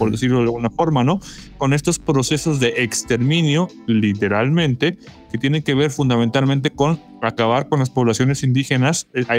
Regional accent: Veracruz, Mexico; un historiador veracruzano, un antropólogo, me reconozco más como antropólogo ciertamente, pero veracruzano del sur del país

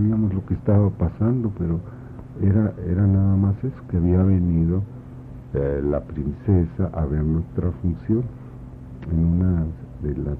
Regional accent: Coahuila, Mexico; aunque yo soy de Coahuila

